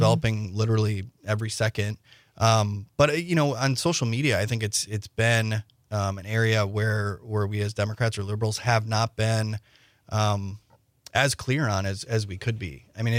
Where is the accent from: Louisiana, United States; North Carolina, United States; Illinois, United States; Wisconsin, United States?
Wisconsin, United States; that comes naturally, I think, to those of us who are born and raised in Northeast Wisconsin.